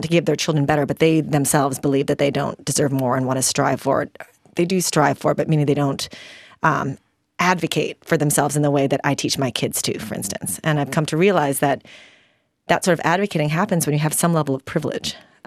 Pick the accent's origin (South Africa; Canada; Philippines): Philippines; now in United States; being a Filipina immigrant to Wisconsin